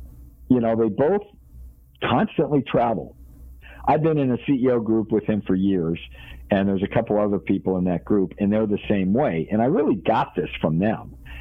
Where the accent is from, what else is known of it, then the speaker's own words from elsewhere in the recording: Monterey Park, California, United States; also born or lived in Pasadena; I grew up in Monterey Park, moved to San Marino early on in our marriage. Then we moved to Orange County, and that's it.